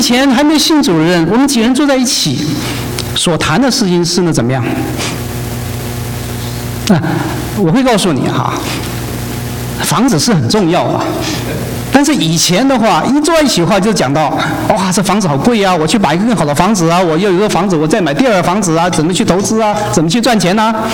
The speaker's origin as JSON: {"language": "Chinese", "region": "Guangdong", "country": "China", "said": "我是广东人"}